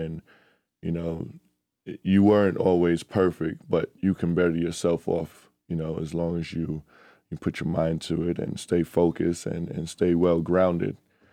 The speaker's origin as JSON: {"language": "English", "town": "Bronx", "region": "New York", "country": "United States", "tie": "born or raised there", "said": "You know, I was born and raised in the Bronx, and he went to local restaurants that I actually went as a kid and growing up."}